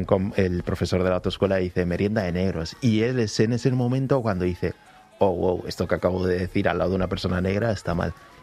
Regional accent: Huesca, Aragon, Spain; me pregunta, ¿de dónde eres? De Huesca, ¿no?

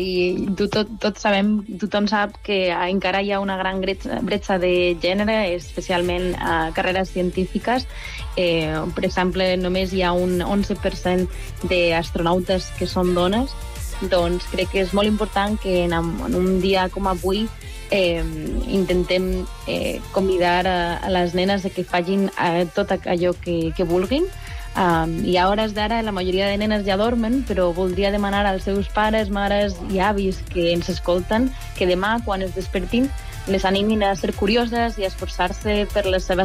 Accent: León, Castile and León, Spain; Catalan is a second language; now in Catalonia, Spain; Jo sóc de León.

